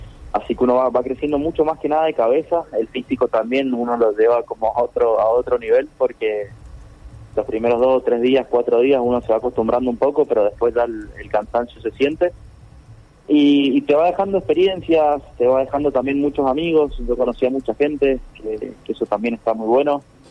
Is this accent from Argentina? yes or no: yes; Mendoza, Argentina; Yo acá vivo, soy de Mendoza ciudad